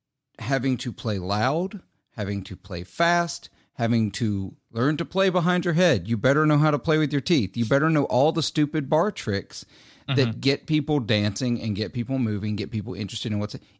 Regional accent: Mississippi, United States; It's like I grew up playing blues gigs. I'm from the Mississippi Delta. It's to be expected.

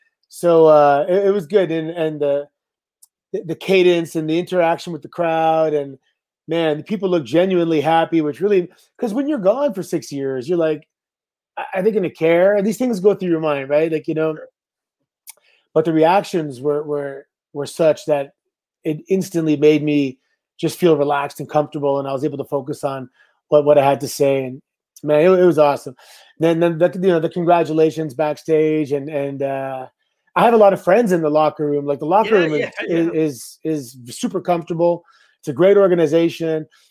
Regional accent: Canada; I'm Canadian.

